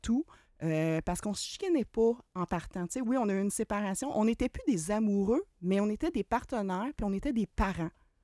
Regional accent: Salaberry-de-Valleyfield, Quebec, Canada; now in Quebec City, Canada; Moi, je viens de la Montérégie. J'ai passé... je suis arrivée à Québec en plein milieu de la pandémie. Donc, j'ai passé la majorité de mes vies en Montérégie. Une belle région, Salaberry de Valleyfield

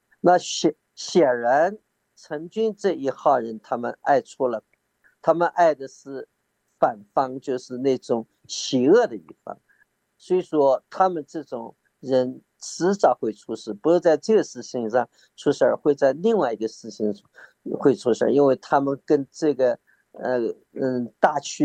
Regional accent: China; moved away as an adult; 而中国虽然我们在那边出生在那边完成了完整的教育才出国的

